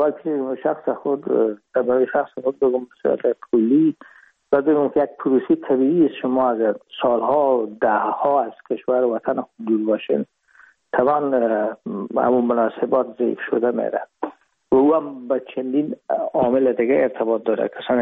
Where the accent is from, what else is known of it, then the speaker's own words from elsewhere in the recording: Herat, Afghanistan; moved away as an adult; now in Hamburg, Germany; ما رفتیم از کابل به هرات و پیزی که فاکولته رو پایان برسانیم یا دیپلم بگیریم از هرات از طریق زمینی داخل مرز ایران شدیم، از مرز ایران گذاشتیم و داخل پاکستان و از پاکستان و قاچقی آمدیم با آلمان.